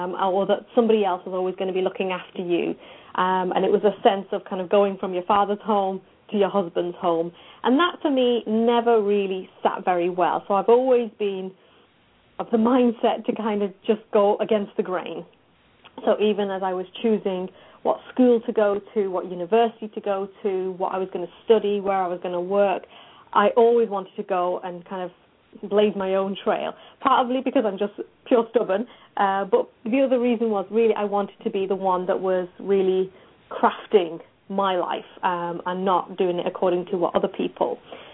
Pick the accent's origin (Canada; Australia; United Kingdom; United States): United Kingdom; England; I grew up in England, my background is of an Indian Muslim home.